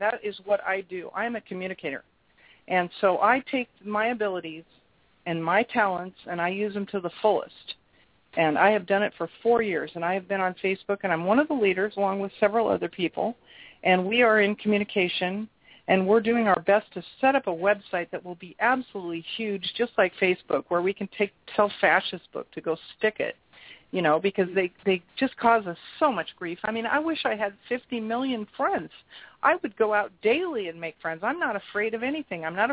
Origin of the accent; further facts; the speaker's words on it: Stanwood, Washington, United States; I'm from Stanwood, Washington